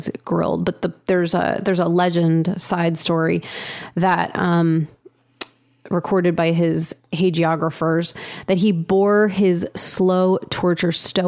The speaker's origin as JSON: {"language": "English", "region": "New Jersey", "country": "United States", "tie": "born or raised there", "said": "And so I grew up in New Jersey"}